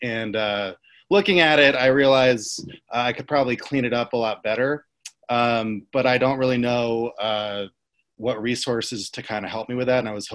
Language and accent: English; Los Angeles, California, United States; First, I'm from Los Angeles, California.